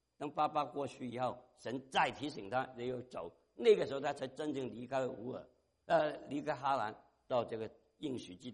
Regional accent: China; now in United States; 现在发觉有人神要我们中国人来到美国。

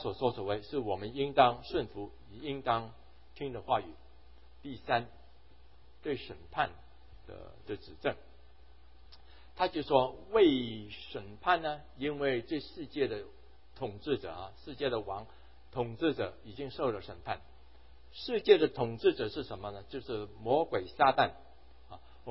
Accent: Hong Kong; 另外哈，我在香港大的哈，香港大的其实学很多古文

